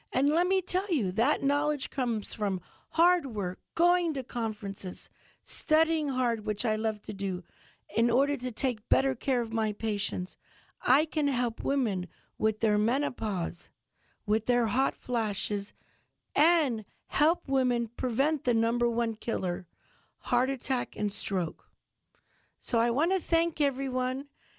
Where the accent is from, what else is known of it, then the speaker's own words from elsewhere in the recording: United States; growing up in Charlotte County and now being able to give to my community here